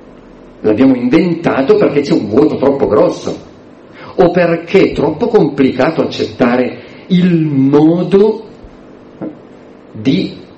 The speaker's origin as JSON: {"language": "Italian", "town": "Milan", "region": "Lombardy", "country": "Italy", "said": "Non faccio tutto, anche se sono milanese, non faccio tutto io."}